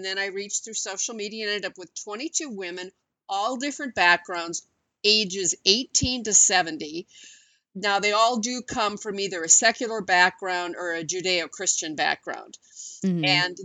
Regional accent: North Dakota, United States; born there; I was born in North Dakota, so you get a guess what religion it probably was.

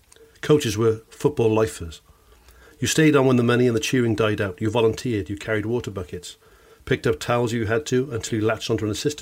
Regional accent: Barry, Wales, United Kingdom; I always felt less Welsh. So I'm from Barry, so it was. I mean, Barry's really, it's like a mini Cardiff, isn't it?

